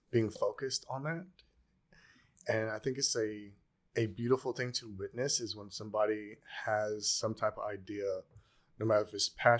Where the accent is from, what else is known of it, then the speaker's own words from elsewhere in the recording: Carlsbad, California, United States; I grew up in Carlsbad. I was fortunate to grow up there. It was interesting though, because I was like the only black kid till high school.